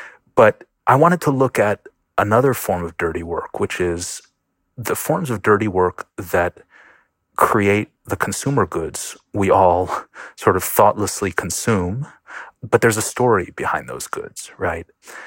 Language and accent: English; Buffalo, New York, United States; Absolutely. I should say I grew up in Buffalo, New York.